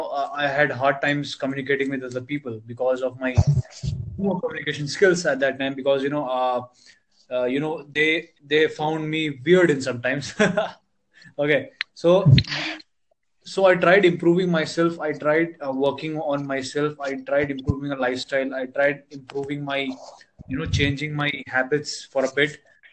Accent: Bangalore, Karnataka, India; I am basically from India, and South India is Bangalore. Okay, I don't know if you've heard of it, but Bangalore, India.

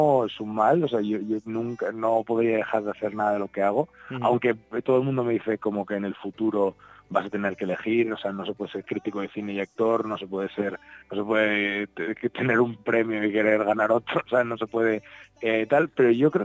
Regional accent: Asturias, Spain; yo soy de Asturias.

